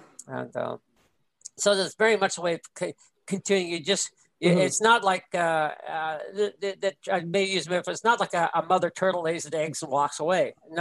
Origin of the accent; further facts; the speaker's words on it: Canada; Not so much in my case, being Canadian